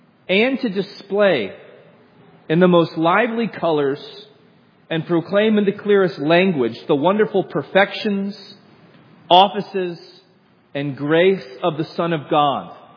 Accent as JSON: {"language": "English", "town": "Royston", "region": "Georgia", "country": "United States", "said": "I told you earlier that I'm from Royston, Georgia, and Royston, Georgia has pretty much one claim to fame."}